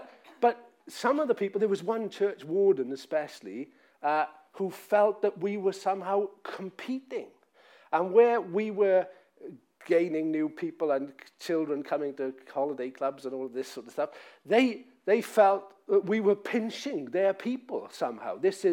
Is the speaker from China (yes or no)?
no; Wales, United Kingdom; So I come from South Wales. Did I mention that already?